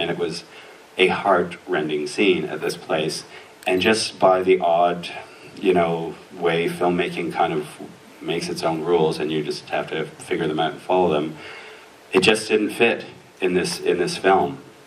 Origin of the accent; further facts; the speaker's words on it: Canada; we as Canadian filmmakers with our distinctly Canadian point of view can go and look at the best stories